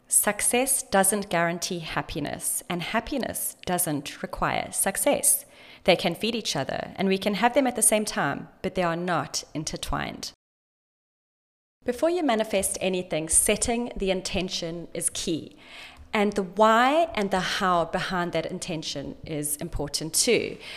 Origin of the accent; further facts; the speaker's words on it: South Africa; We have a very similar background. We're both from South Africa. We're both ex-yachties.